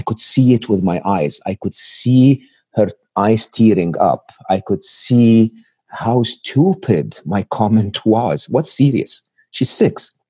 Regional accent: Egypt; I was born and raised in Egypt. I had public school education, public university education in Egypt.

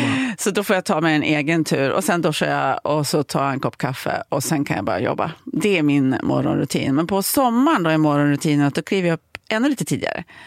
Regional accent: Ullånger, Västernorrland County, Sweden; also born or lived in Örnsköldsvik; jag flyttade faktiskt till Ullånger, ett mindre samhälle söder om Örnsköldsvik, när jag var 4. Till min pappas föräldrahem. Så jag uppväxt i Ullånger.

